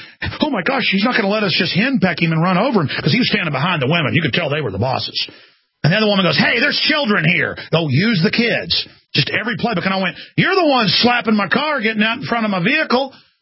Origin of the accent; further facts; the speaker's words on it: California, United States; we're from California, but we're not all bad.